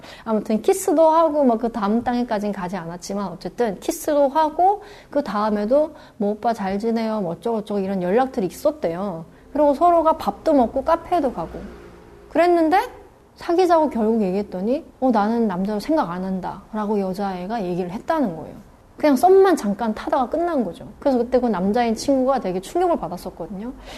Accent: Chongjin, North Hamgyong, North Korea; now in South Korea; 저는 2008년도에 탈북을 했고요. 제 고향은 바다가 아름다운 청진입니다. 탈북한 지 11년 정도 됐죠.

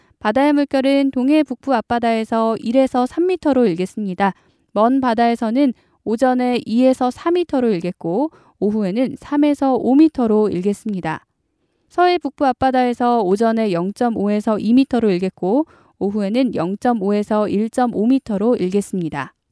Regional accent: South Korea; 또 한국인으로서 굉장히 자랑스럽다 생각이 드네요

